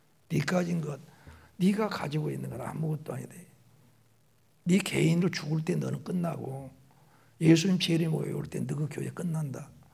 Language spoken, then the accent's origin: Korean; Doam, South Korea; born there; 엊그저께 나도 도암에서 태어난 것 같은데 지금 늙은이가 되고 있습니다.